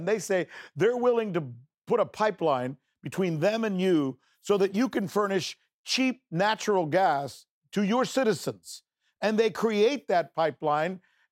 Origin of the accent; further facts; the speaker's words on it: United States; passed on that tradition to me as an American, my country, my supposedly great school of journalism at the University of Minnesota.